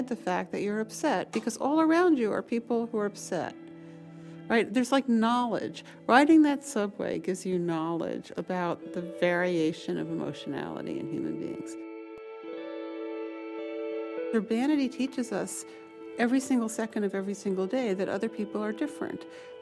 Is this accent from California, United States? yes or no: no; New York City, New York, United States; One of the things that I've learned about life by being a New Yorker is that people have contradictions and people make mistakes and there's nuances in behavior. You know, if you grow up in an apartment building, you hear people fucking, you hear people crying